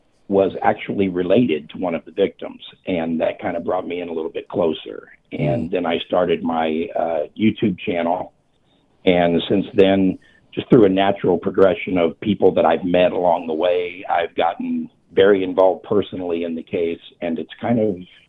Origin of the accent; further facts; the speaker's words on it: Logansport, Indiana, United States; now in Indianapolis, United States; I'm from the Logansport area, and I grew up, I've visited Delphi many times.